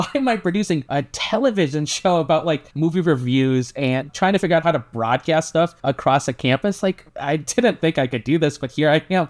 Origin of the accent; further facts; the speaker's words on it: Michigan, United States; I'm from Northern Michigan, so like coming to Grand Valley, you know, I'm not a traditional student.